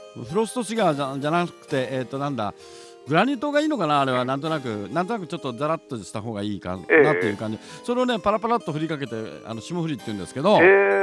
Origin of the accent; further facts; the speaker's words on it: Kansai, Japan; 僕関西出身じゃないですか